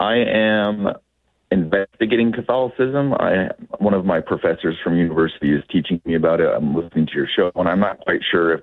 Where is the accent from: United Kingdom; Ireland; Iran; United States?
United States; Utah; also born or lived in Afghanistan; I grew up LDS. I grew up Mormon in Utah.